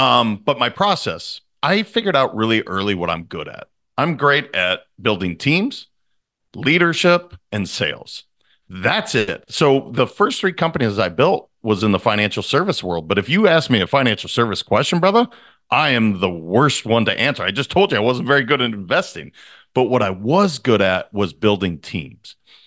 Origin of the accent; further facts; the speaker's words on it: Montana, United States; I mean, again, I grew up in Montana, brother. So it's like, you know, it's pretty tough nosed.